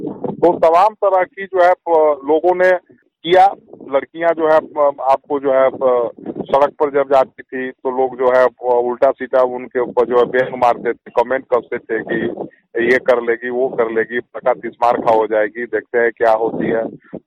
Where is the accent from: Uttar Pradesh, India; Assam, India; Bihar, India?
Bihar, India; Laxmipur; मेरा गांव है, लक्ष्मीपुर है, मैरवा प्रखंड में पड़ता है, मुरियारी पंचायत है।